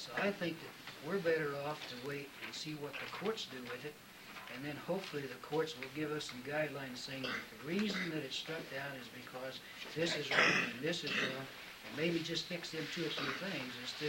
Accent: Kansas, United States; born there; also born or lived in Oklahoma; Well, I was born in Kansas and I lived in Oklahoma. My mother's an Okie too, so I say that.

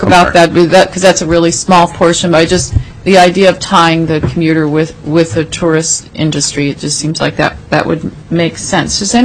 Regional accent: Palmer, Alaska, United States; And I'm from Palmer, so our railroad tracks were taken up

